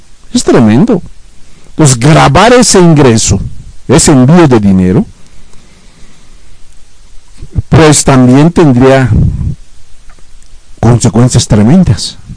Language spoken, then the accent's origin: Spanish; Mexico; para los Estados Unidos de Norteamérica y para nosotros como mexicanos.